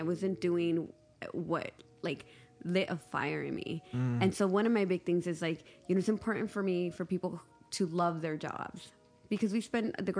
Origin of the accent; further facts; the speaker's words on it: San Pedro, California, United States; also born or lived in Durango, Mexico; I'm from San Pedro. Yeah. Yes. So I was born in Durango in Mexico.